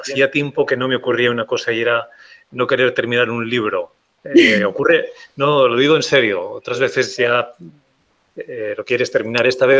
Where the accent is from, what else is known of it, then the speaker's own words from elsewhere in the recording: Navarre, Spain; que soy navarro y te voy a tutear